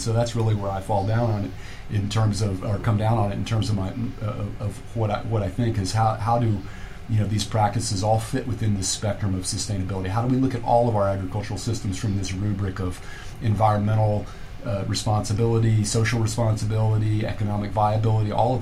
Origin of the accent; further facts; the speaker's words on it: Kentucky, United States; also born or lived in California, United States; And then I moved back to Kentucky. I'm from Kentucky. I moved back to Kentucky in 2000.